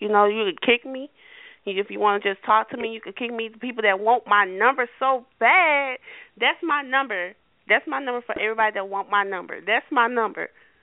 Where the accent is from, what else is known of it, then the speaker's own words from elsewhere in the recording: Detroit, Michigan, United States; I'm from Detroit, and my mouth get a certain way now.